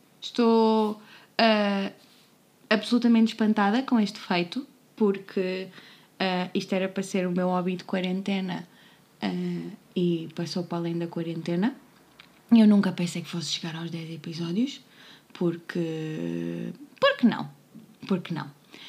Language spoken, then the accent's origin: Portuguese; Alenquer, Lisbon, Portugal; venho de Alenquer.